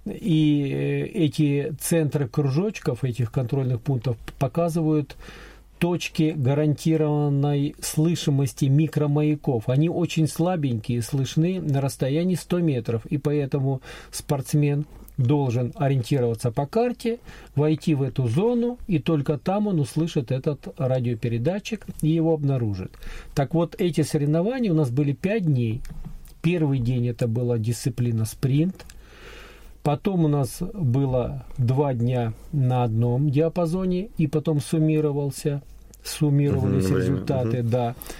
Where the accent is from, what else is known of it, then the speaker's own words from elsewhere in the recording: Korsakov, Sakhalin Oblast, Russia; born there; Потому что я родился на Сахалине, в городе Корсакове.